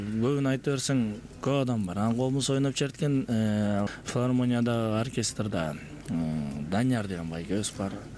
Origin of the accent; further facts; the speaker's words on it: Naryn Region, Kyrgyzstan; now in Bishkek, Kyrgyzstan; Мен дагы өзүм ошол Нарын өрөөнүнүн Атбаш районунун башка айылында деген айылынан болом. Ошол жакта чоңойгонбуз, ошол жакта өскөнбүз. Ошол жакта мен 2013 жылга чейин ошол жакта болуп жашап турмун. Андан кийин шаарга келип